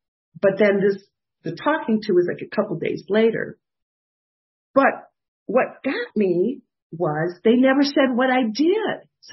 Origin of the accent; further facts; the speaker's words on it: Detroit, Michigan, United States; And I love to tell the story because I'm originally from Detroit.